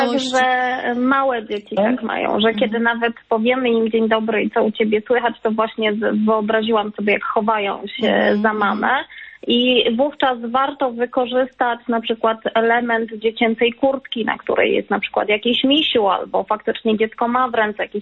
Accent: Poznań, Greater Poland Voivodeship, Poland; ponieważ jesteśmy z Poznania

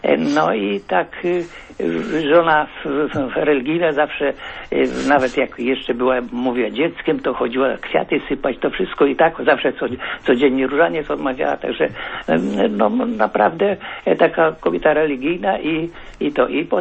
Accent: Czerwona Niwa, central Poland, Poland; now in Gdańsk, Poland; Ja pochodzę z centralnej Polski

